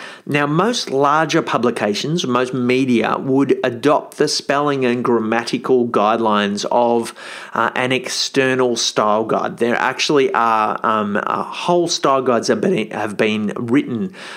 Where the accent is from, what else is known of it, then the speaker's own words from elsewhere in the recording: Australia; So I'm an Australian, so if I was writing for an Australian readership, I'd probably adopt the British spelling because that's the way Aussies tend to go.